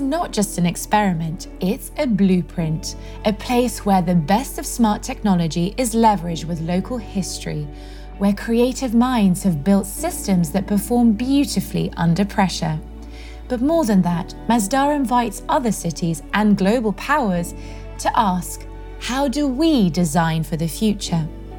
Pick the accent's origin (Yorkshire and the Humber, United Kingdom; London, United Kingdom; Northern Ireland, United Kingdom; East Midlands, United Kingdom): London, United Kingdom; As a Londoner, let me tell you, this sounds like a dream.